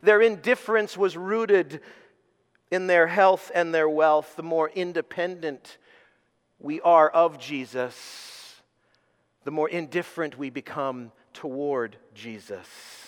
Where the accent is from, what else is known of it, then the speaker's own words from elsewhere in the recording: South East England, United Kingdom; I'm from Surrey, so I can say that.